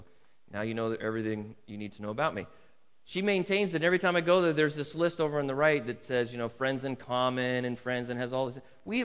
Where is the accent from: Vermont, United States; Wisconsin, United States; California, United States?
California, United States; as soon as you say California, so where are you from? California.